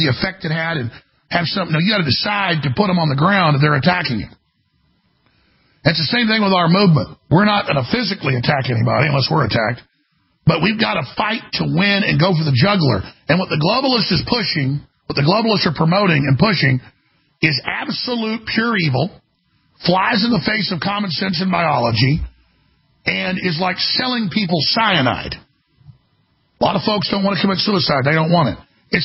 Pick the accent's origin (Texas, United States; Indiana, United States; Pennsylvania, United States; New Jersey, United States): Texas, United States; Dallas; I mean, I'm not the toughest guy around, but I grew up in Dallas, and it was rough.